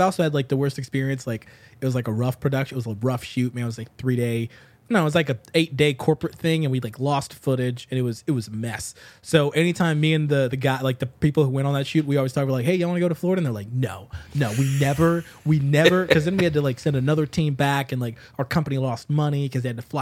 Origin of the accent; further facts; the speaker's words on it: Tanzania; now in United States; So I'm from Tanzania, East Africa. So my mom still lives there, and I have family and friends who live there.